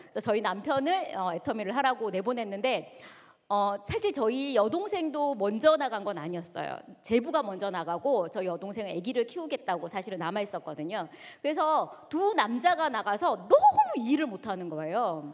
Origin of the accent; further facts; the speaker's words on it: Daegu, South Korea; 저는 대구에서 왔습니다.